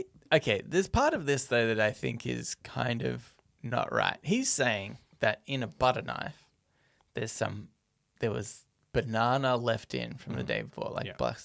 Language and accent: English; Australia; if somebody asked me what makes me proud about being Australian, I say Nicole Kidman's looks.